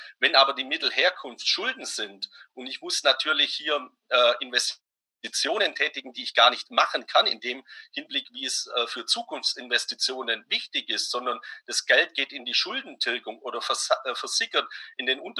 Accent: Baden-Württemberg, Germany; born there; Aber ich bin ja ein gebürtiger Schwabe

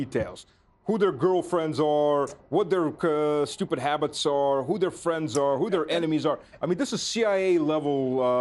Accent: Luhansk, Luhansk Oblast, Ukraine; born there; English is a second language; I was born in Voroshilovgrad. Today it's known as Lugansk.

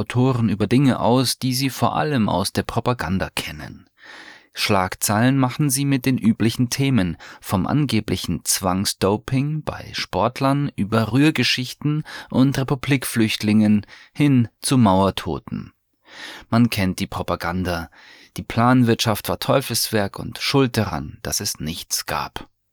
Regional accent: East Germany, Germany; Als Ossi gerät man bei solchen Worten schnell in den Verdacht der Demokratieverdrossenheit

